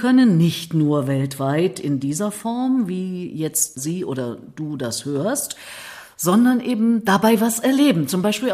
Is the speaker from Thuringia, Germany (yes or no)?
yes; Erfurt, Thuringia, Germany; hat die Silhouette meiner Heimatstadt